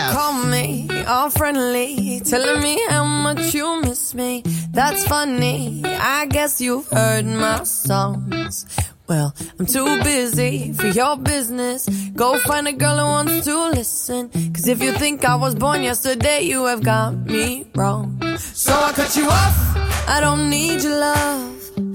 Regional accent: São Paulo, Brazil; Porque eu sou do interior de São Paulo

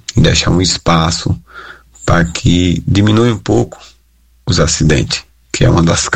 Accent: Riachão do Jacuípe, Bahia, Brazil; sou ouvinte todos os dias de vocês, sou de Riachão de Jacuípe, fico ouvindo vocês aqui no celular

